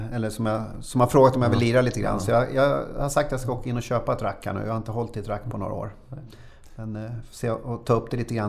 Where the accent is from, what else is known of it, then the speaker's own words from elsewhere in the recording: Tyresö, Stockholm County, Sweden; Ja, jag föddes i Tyresö och så flyttade till Östbergahöjden under några år. Sen flyttade vi tillbaka när jag gick i 3:an har jag för mig att det var.